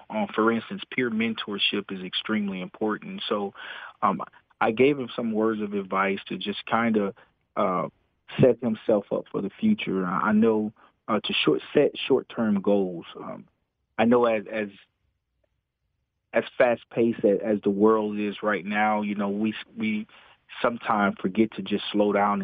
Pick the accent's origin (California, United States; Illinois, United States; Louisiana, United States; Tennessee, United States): Louisiana, United States; New Orleans; growing up in New Orleans and being, you know, of course, a law enforcement officer, I get it from both ends, you know.